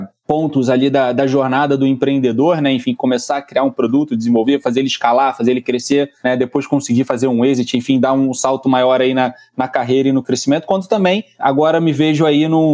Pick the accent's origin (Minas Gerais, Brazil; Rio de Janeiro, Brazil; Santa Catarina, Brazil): Rio de Janeiro, Brazil; Eu sou médico de formação, tenho 33 anos, sou do Rio de Janeiro.